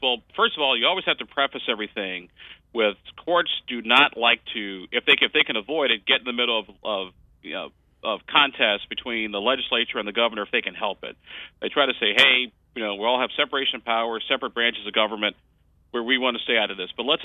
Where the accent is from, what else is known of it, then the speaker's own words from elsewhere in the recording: Illinois, United States; in my home state, because I still keep a place there. My parents live in Chicago, so despite the politics, I still love Illinois and consider myself an Illini, tried and true.